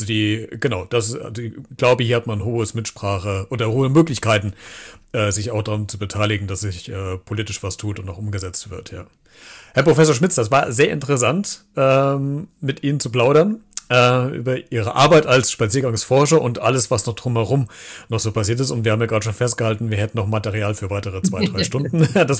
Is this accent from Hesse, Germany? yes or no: yes; Hesse, Germany; born there; now in Kassel, Germany; Also gebürtig komme ich aus Mittelhessen, aus der Nähe von Gießen.